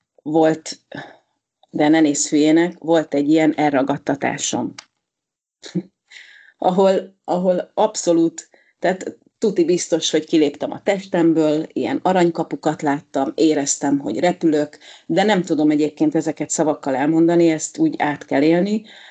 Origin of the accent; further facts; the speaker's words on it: Dunaújváros, Fejér, Hungary; Hát Dunajvárosban nevelkedtem, ami egy abszolút ilyen kommunista város volt